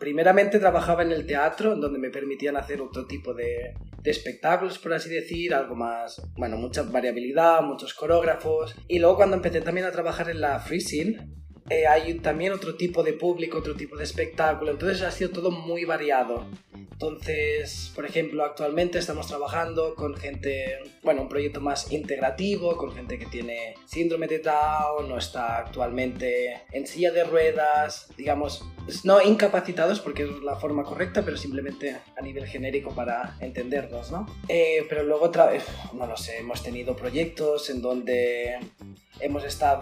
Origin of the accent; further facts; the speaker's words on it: Barcelona, Catalonia, Spain; moved away as an adult; now in Munich, Germany; vengo de Barcelona, de España. Llegué a Alemania en septiembre de 2014, es decir, 8 años, vamos ya para 9. La razón por la que vine a Alemania fue a nivel laboral. Me ofrecieron un contrato en Múnich, que es donde tengo la base ahora mismo